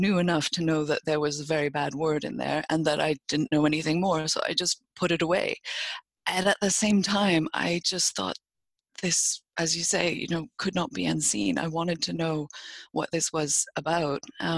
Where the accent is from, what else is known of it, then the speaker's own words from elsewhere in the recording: Canada; I grew up in French-speaking Canada, and I'm 43 years old